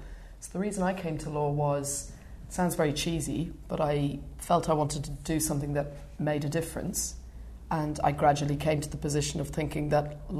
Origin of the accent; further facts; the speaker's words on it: Dublin, Leinster, Ireland; anyone who knew me growing up in Dublin is probably not particularly surprised that I've gone into something which involves arguing for a living